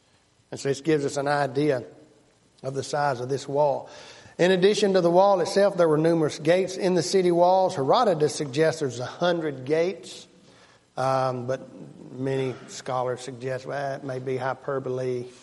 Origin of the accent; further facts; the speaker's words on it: Tennessee, United States; You know, I'm from West Tennessee, kind of rolling hills